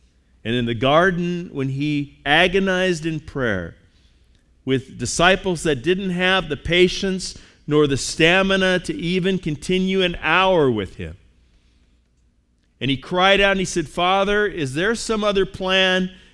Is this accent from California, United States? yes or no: yes; California, United States; I come from California.